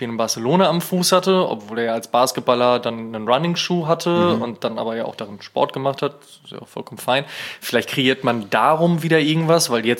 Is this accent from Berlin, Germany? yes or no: yes; Berlin, Germany; ich komme aus Berlin